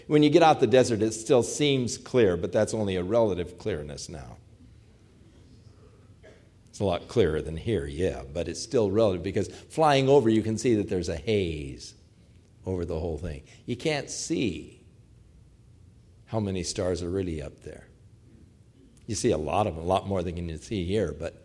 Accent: Ventura, California, United States; When I grew up in Ventura, the population was just 5,800 people.

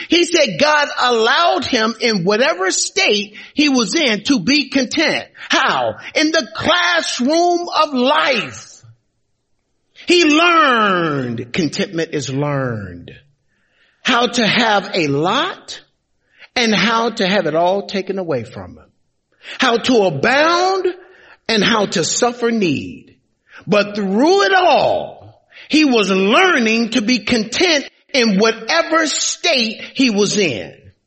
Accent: Gary, Indiana, United States; also born or lived in California

